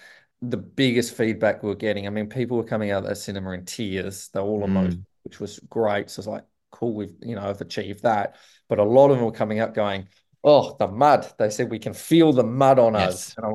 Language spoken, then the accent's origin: English; Western Australia, Australia; born there; I love WA. Don't get me wrong. I was born here. Everyone supported me here, but I'm Australian. I'm very proud Australian.